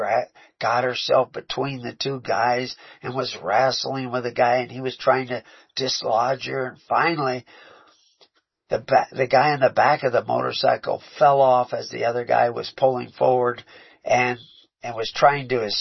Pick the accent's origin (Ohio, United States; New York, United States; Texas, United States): Texas, United States; Houston; But I grew up down south in Houston.